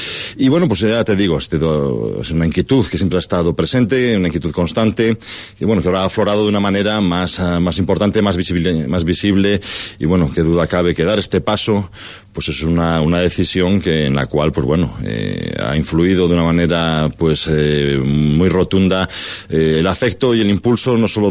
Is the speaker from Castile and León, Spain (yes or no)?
yes; Ponferrada, Castile and León, Spain; pues es un ponferradino, es el esposo de Maite, es el padre de Marco y de Jimena y un enamorado de mi tierra, de mis gentes, un apasionado del Bierzo y de Ponferrada